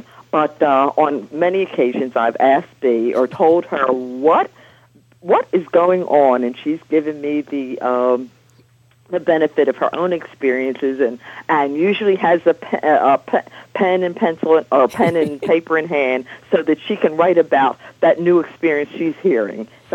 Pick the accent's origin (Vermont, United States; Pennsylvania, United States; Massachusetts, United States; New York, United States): Pennsylvania, United States; Philadelphia; I'm from Philadelphia.